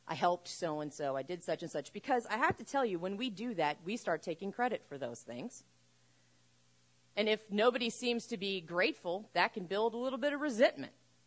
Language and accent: English; Oklahoma, United States; I grew up in Oklahoma, and so my Georgia history is really bad.